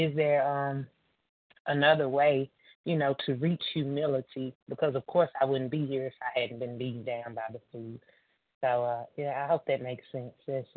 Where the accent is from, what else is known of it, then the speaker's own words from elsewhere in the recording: Tennessee, United States; I'm from Tennessee